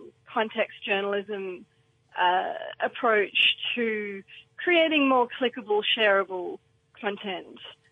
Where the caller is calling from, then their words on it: New South Wales, Australia; I'm calling from the Southern Highlands of New South Wales.